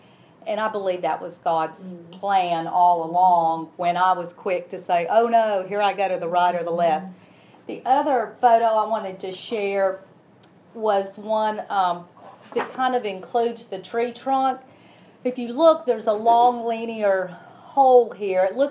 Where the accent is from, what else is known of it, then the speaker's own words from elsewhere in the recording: Cullman, Alabama, United States; now in Homewood, United States; Growing up in Cullman was just very beautiful and picturesque, and we live here in Homewood